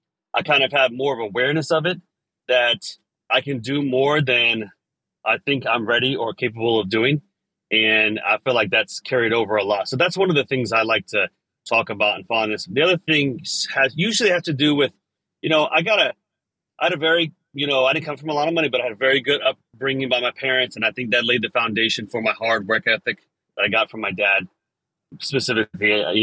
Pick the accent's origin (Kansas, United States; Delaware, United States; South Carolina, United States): South Carolina, United States; Beaufort; But I grew up in Beaufort, South Carolina. You may have heard of it. I grew up right next to Parris Island, about a mile away.